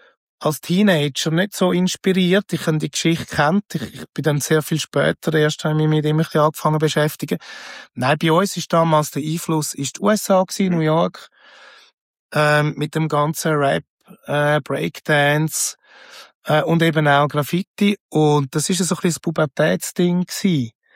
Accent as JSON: {"language": "German", "region": "Zurich", "country": "Switzerland", "said": "Und sonst ich mich immer als Schweizer gefühlt und bin auch immer so behandelt worden."}